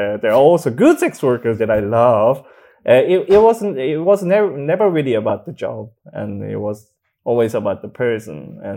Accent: South Korea; English is a second language; I was also a lot more oppressed because I grew up in Korea.

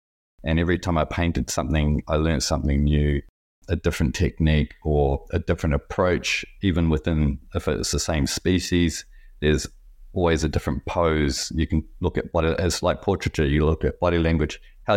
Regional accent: New Zealand; growing up in New Zealand

